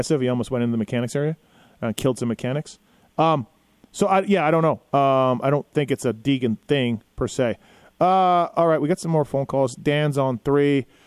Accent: Manitoba, Canada; I'm from Manitoba. I'm from Manitoba.

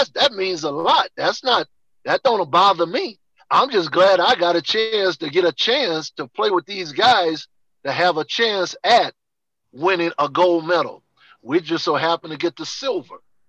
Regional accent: New Orleans, Louisiana, United States; So he and I, and both of us from down south, he from Kiln, Mississippi. I'm from New Orleans.

